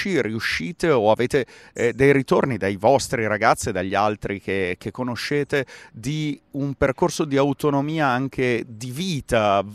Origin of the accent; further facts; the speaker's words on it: Lombardy, Italy; siamo entrambi della Martesana